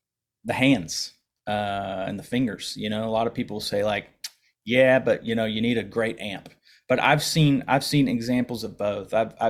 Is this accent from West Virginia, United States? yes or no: yes; West Virginia, United States; It might still be up in my old house I grew up in West Virginia.